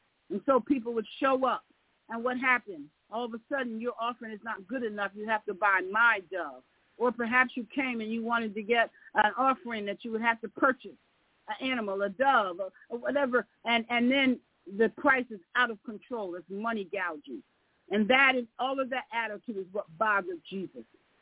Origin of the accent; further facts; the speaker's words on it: United States; I knew where I grew up in America, we used to have little city centers.